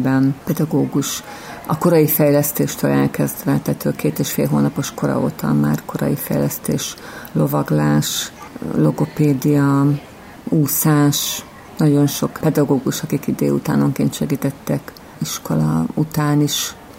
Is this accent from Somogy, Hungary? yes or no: yes; Nagyatád, Somogy, Hungary; Mi Nagyatádról jöttünk, tehát igen, mi egy kisebb városból jöttünk ide